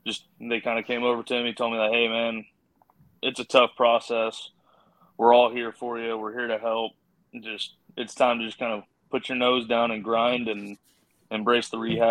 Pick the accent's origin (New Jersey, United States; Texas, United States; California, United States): Texas, United States; College Station; So he went to Texas A&M, and I'm originally from Call Station, which is same town